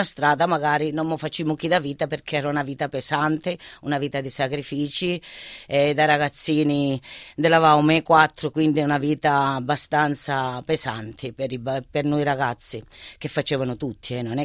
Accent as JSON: {"language": "Italian", "town": "Zungri", "region": "Calabria", "country": "Italy", "said": "io infatti lo stavo per dire che vengo da Zungri. Zungri è un paesino vicino a Tropea"}